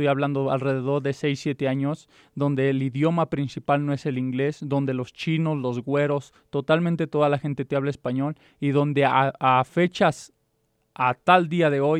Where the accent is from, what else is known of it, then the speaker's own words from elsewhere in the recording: Mexico City, Mexico; yo soy del Estado de México, del Distrito Federal